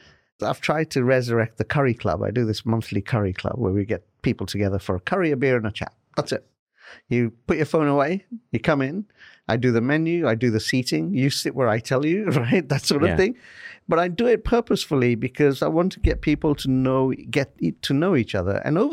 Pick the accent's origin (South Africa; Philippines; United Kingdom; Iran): United Kingdom; England; now in United States; When we moved here from England, we moved to Vienna, Virginia first